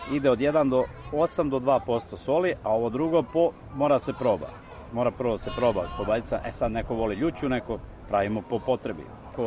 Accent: Belegiš, Vojvodina, Serbia; Iz Belegiša, Karađorđeva 39A, naša prerada, domaćinstvo naše

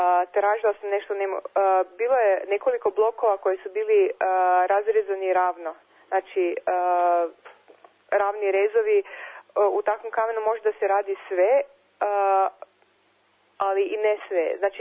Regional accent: Celje, Savinja, Slovenia; Serbian is a second language; dolazim iz Celja, iz Slovenije. Završila sam školu primenjenih umetnosti u Ljubljani.

